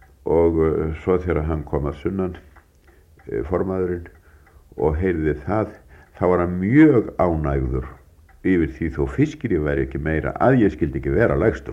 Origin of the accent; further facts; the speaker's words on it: Ísafjörður, Westfjords, Iceland; Því að hitt varst okkur stærri bátur sem ég er frá Ísafjörður og var ekki sambærilegur